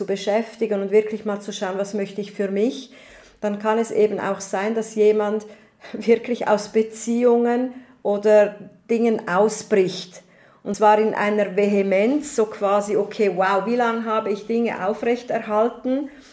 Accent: Switzerland; Ich bin Schweizerin

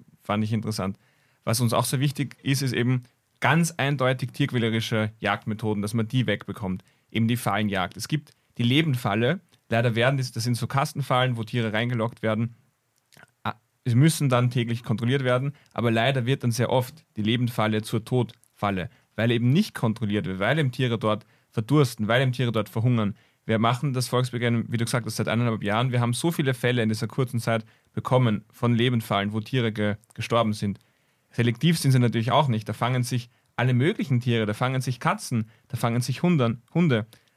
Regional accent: Lower Austria, Austria; Ich bin aus dem Waldviertel. Es gibt bei uns aber de facto nur Fichtenmonokulturen.

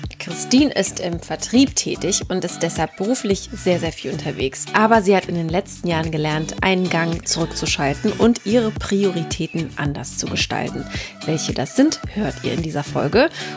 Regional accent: Mülheim an der Ruhr, North Rhine-Westphalia, Germany; Ich weiß nicht, ob du es schon weißt, aber ich komme auch aus dem Ruhrgebiet.

